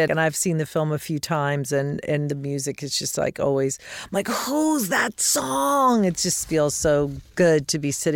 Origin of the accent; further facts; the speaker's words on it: Colorado, United States; and I grew up in Colorado, so part of me is in that West and maybe it's in my bones.